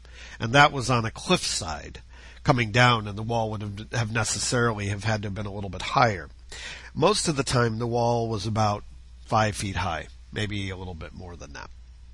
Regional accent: Cleveland, Ohio, United States; In a lot of ways, it reminds me of my hometown of Cleveland, Ohio, in that you have a city that has actually lost a lot of population since its heyday.

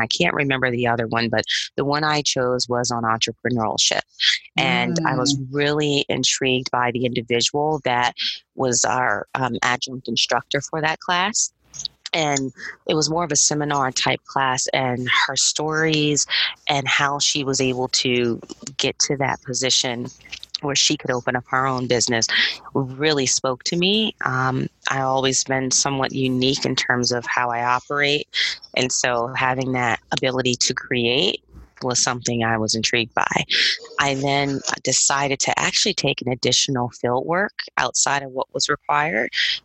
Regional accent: Delaware, United States; that was full circle because I was from Delaware and they hadn't had an occupational therapy program.

